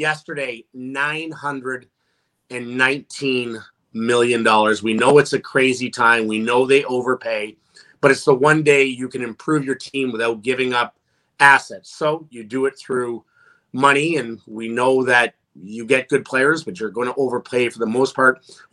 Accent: Canada; I'm a Canadian kid. I don't have many regrets. The one regret I have is not have signed at least for 1 year to play in a Canadian market. But I'm Canadian.

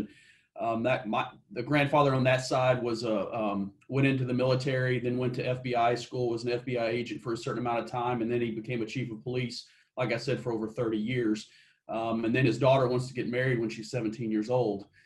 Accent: Dumas, Texas, United States; No, I grew up in Dumas, Texas, up in the Texas Panhandle.

